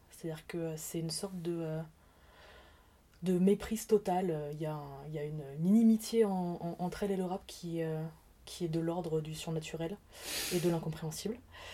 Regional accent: Champigny-sur-Marne, Île-de-France, France; c'est tourné en région parisienne, chez moi, c'est tourné chez nous. C'est tourné chez nous, puisqu'on vient de Champigny-sur-Marne. C'est tourné au Bois l'Abbé, voilà, que j'ai fréquenté toute ma jeunesse

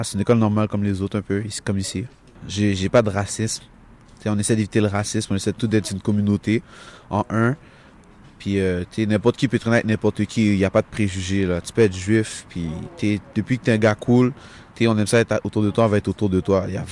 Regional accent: Montreal, Quebec, Canada; je viens de Montréal-Nord, j'ai 18.

